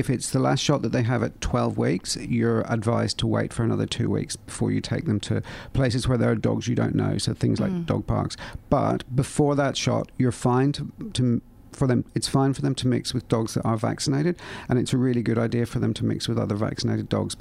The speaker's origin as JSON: {"language": "English", "country": "Ireland", "tie": "born or raised there", "lives_now": "Australia", "said": "I grew up with horses in Ireland, and it's very different there."}